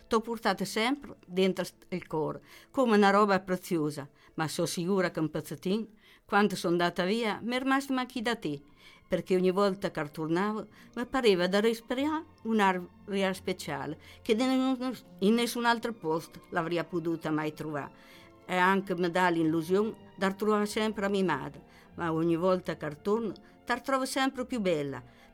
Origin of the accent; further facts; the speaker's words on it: Senigallia, Marche, Italy; now in Ancona, Italy; io sono da Senigallia. 56 che sto ad Ancona, però Senigallia, va bene, dove sei nato